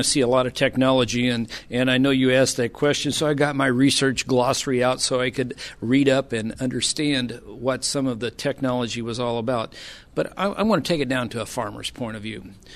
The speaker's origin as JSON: {"language": "English", "town": "Auburn", "region": "Illinois", "country": "United States", "said": "I am from Auburn, Illinois, which is in about the middle of the state of Illinois. We grow corn and soybeans"}